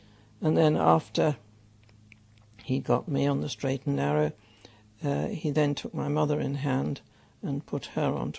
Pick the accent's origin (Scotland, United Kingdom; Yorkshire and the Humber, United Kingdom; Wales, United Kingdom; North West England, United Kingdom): Yorkshire and the Humber, United Kingdom; Yarm; I was born in North Yorkshire, the daughter of an industrial chemist who worked at ICI in Billingham. And we lived in a village called Yarm